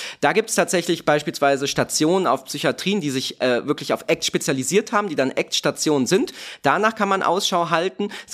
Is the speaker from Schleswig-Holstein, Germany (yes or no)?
no; Cologne, North Rhine-Westphalia, Germany; dass ich gebürtiger Kölner bin und tatsächlich nach wie vor mit meiner Heimatstadt sehr, sehr verbunden bin